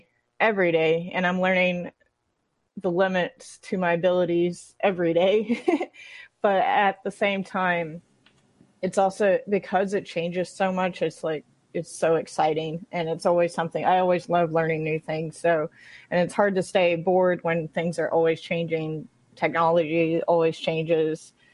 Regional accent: Dallas, Texas, United States; now in Indiana, United States; I'm originally actually from Dallas, Texas. I moved here about 9-10 years ago.

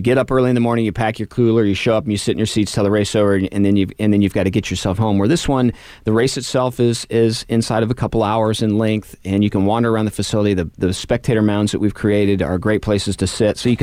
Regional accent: Indianapolis, Indiana, United States; You know, growing up in Indianapolis

